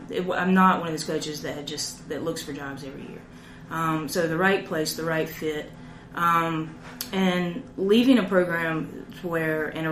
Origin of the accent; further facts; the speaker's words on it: Mills River, North Carolina, United States; Love the mountains. I'm from Mills River, North Carolina, so it's shorter commute for me